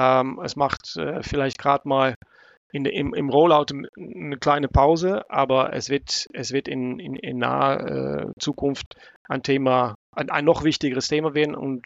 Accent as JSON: {"language": "German", "town": "Amsterdam", "region": "North Holland", "country": "Netherlands", "second_language": "German", "said": "Ich kann das aus meiner Heimat berichten, in Amsterdam"}